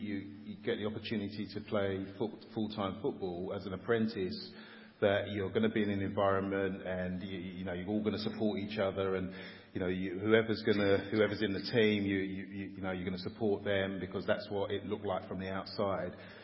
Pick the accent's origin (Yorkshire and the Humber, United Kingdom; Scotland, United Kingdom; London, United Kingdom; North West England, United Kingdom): London, United Kingdom; Stratford; So I grew up in East London, Stratford, East London, and lived there for 18 years, and lived in a high-rise block of flats for most of those years. My parents were from the Caribbean